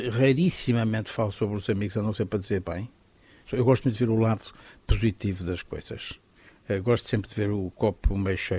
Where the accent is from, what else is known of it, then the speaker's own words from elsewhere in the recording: Castelo Branco, Portugal; o ciclismo é, no fundo, a minha adolescência em Castelo Branco.